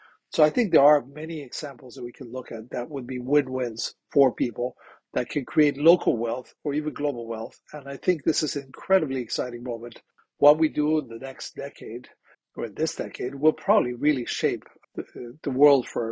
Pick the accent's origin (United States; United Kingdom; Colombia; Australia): Colombia; English is a second language; the tropical Andes, which is where I'm from, I grew up in Colombia.